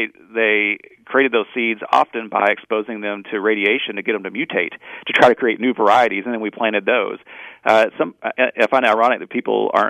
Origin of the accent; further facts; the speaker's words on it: Texas, United States; accent: Texas; Well, I hope I'm not handicapped by my native Texas accent.